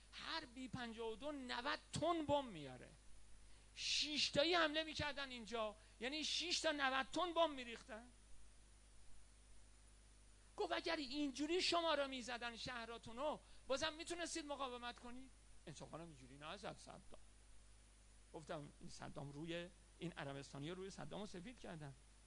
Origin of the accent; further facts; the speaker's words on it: Iran; گفتم که میدونی که من ایرانی هستم؟